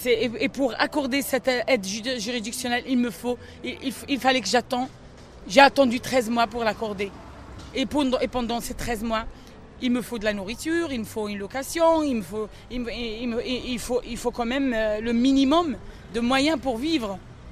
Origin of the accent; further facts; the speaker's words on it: Haguenau, Grand Est, France; je suis du côté du Bas-Rhin. Je suis de Strasbourg, et plus exactement dans la deuxième ville du Bas-Rhin, qui est Haguenau